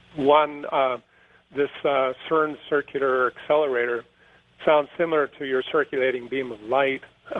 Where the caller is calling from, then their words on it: Vancouver, British Columbia, Canada; from Vancouver.